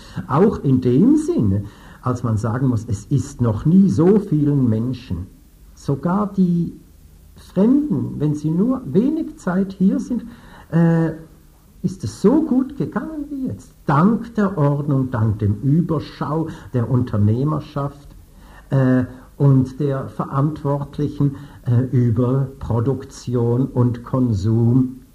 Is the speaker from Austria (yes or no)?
no; Switzerland; Das ist gut, dass Sie den Schweizer in mir anrufen. Es ist eine schöne Eigenschaft der Schweizer, dass ihnen Personenkult jeglicher Art abhold ist.